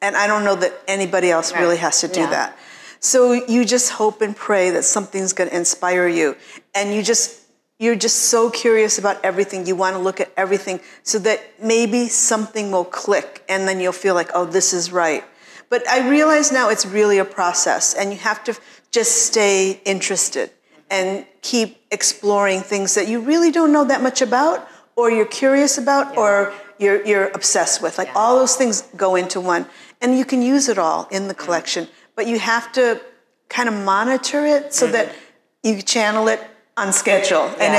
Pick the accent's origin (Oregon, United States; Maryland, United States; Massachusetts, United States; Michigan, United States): Michigan, United States; Detroit; growing up in Detroit, it's so far from London, which was happening, New York.